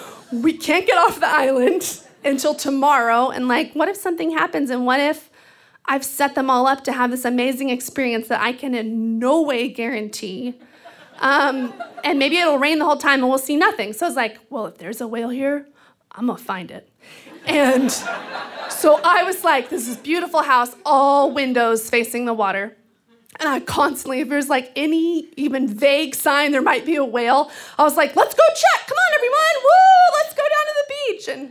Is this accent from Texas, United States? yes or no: yes; Texas, United States; now in Seattle, United States; So I grew up in Texas, which is like a sea of dead brown grass. And so when I moved to the Pacific Northwest, to Seattle